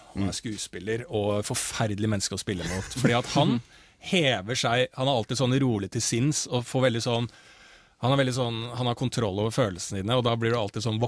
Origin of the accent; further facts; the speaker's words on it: Bærumsverk, Akershus, Norway; also born or lived in Finland; og vokst opp med beste vestkant i Bærum. Jeg har vokst opp på Bærumsverk